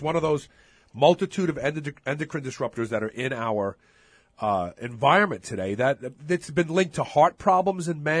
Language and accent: English; Brooklyn, New York, United States; born there; I go, no, I was born in Brooklyn.